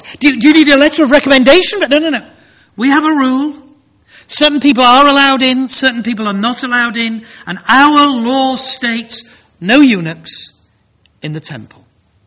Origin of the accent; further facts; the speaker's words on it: Yorkshire and the Humber, United Kingdom; And I am a Yorkshireman, and that seemed a lot to me